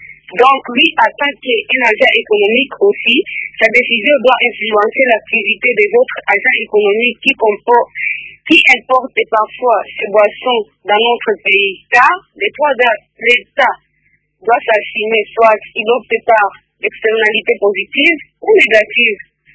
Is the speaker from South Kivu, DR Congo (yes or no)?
yes; Uvira, South Kivu, DR Congo; Même ici chez nous à Ouvira, plusieurs jeunes en prennent aussi